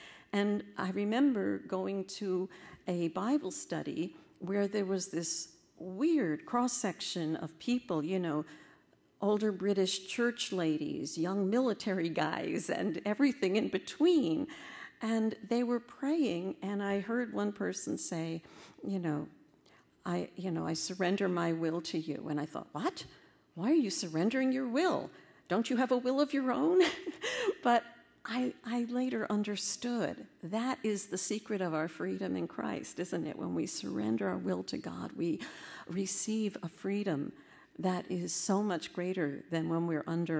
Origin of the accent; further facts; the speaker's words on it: New York, United States; I'm from New York, so I speak a kind of foul language